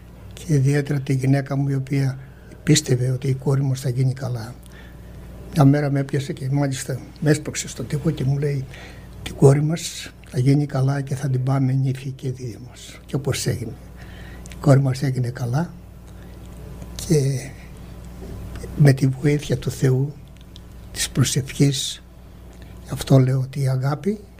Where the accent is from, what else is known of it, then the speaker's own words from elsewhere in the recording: Parvitsa, Peloponnese, Greece; στην Παρβίτσα, Σπάρτης. Είναι στον Πάρνο, 1100 μέτρα υψόμετρο. Και είναι η ολόκληρη Ελλάδα για μένα, είναι το χωριό μου.